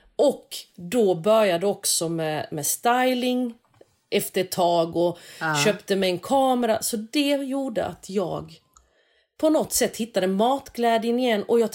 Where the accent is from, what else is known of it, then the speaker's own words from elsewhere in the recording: Växjö, Kronoberg County, Sweden; moved away as an adult; Jag lagade inte så mycket mat när jag bodde hemma i Växjö, men jag flyttade när jag var 19 för att plugga i Lund.